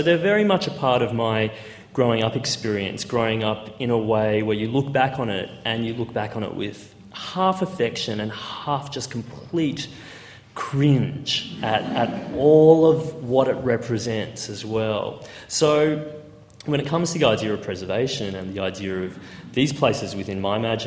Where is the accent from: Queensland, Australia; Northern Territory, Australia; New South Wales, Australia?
Queensland, Australia; we grew up on the Sunshine Coast, and about an hour and a half north of Brisbane. And the Sunshine Coast is probably most well known for its beaches. And we were a Chinese-Australian family, two parents, five kids.